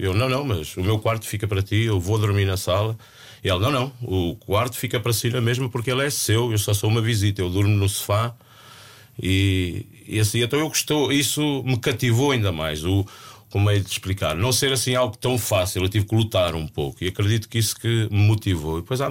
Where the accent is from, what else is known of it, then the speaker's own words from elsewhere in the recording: Lisbon, Portugal; venho de Lisboa, né?